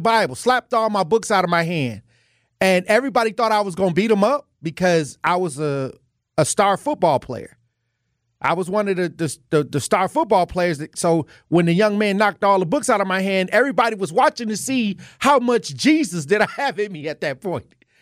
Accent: Wisconsin, United States; And I'm an alumni of MPS. I'm from North Division High School in the 53206.

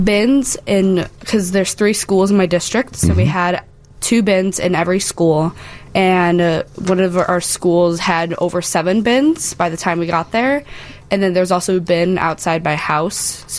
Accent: Frankfort, Illinois, United States; I am from Frankfort, Illinois.

